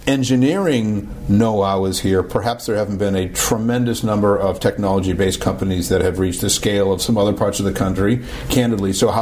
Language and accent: English; Boston, Massachusetts, United States; I'm from Boston.